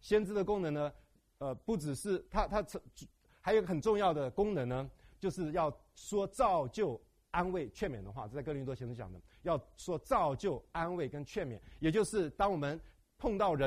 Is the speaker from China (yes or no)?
no; Taiwan; 我就觉得说我们台湾人，台湾或者是中国大陆一样